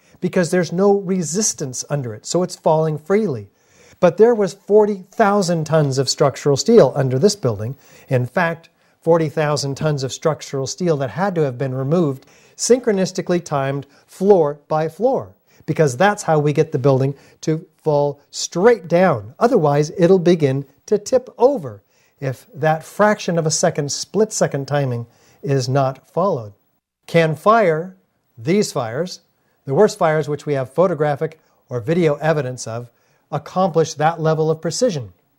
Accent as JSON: {"language": "English", "region": "California", "country": "United States", "said": "These students from my home state of California were upset about skyrocketing tuition costs"}